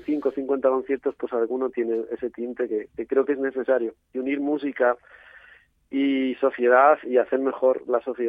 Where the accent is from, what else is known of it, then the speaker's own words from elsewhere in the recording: Villahermosa, Castilla-La Mancha, Spain; Y si vives en Alcoba o en mi pueblo, en Villahermosa, o en Valdepeñas